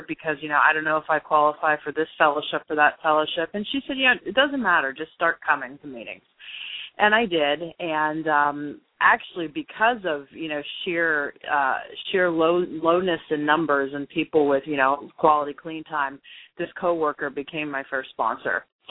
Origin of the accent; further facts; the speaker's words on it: Youngstown, Ohio, United States; You know, I'm from Youngstown, Ohio, which, you know, is a very short distance from Akron, you know, where AA credits their founding.